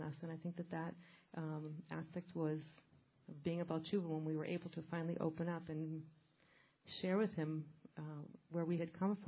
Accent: United States; now in Israel; I'm originally American, and I'm also Baal Tshuva.

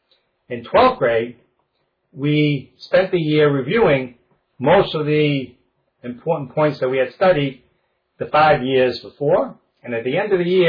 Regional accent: Boston, Massachusetts, United States; I also know, growing up in Boston, everyone knew that at Maimonides School

